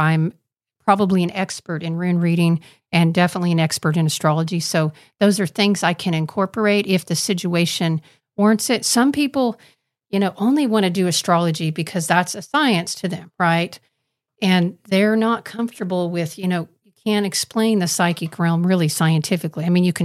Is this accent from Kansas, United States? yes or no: yes; Kansas, United States